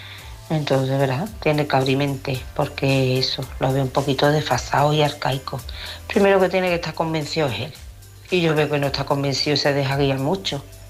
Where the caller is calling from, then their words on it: Seville, Andalusia, Spain; de Sevilla.